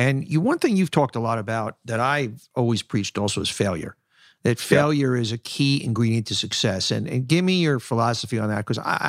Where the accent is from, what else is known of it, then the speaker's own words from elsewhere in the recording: Hollis Hills, New York, United States; I grew up in Hollis Hills. I grew up on 212th Street and 85th Avenue.